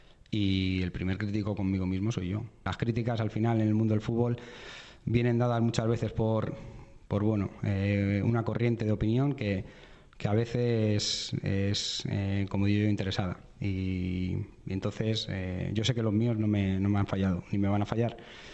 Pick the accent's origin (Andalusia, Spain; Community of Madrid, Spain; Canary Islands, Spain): Community of Madrid, Spain; Vallecas; soy de Vallecas, de que soy rayista